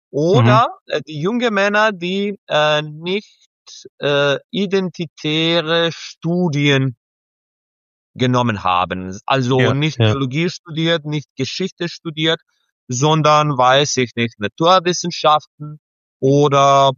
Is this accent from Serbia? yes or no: yes; Serbia; German is a second language; In meiner Heimatstadt, als ich Kind war, also in der Zeit des Kommunismus, hatten wir nur 2 orthodoxe Kirche. Ja, jetzt haben wir 4.